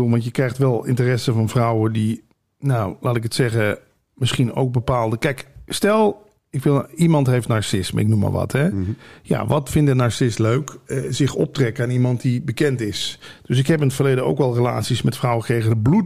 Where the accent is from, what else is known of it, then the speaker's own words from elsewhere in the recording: Limburg, Netherlands; moved away; also born or lived in Almere; Ik ben vanuit Limburg hier helemaal naartoe verhuisd. Eerst naar Almere, toen naar Vinkeveen voor de radio.